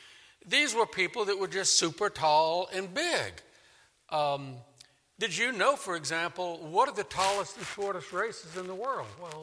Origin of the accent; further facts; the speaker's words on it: New Orleans, Louisiana, United States; And I grew up in New Orleans, and I can still show you the dueling oaks at a certain park in New Orleans.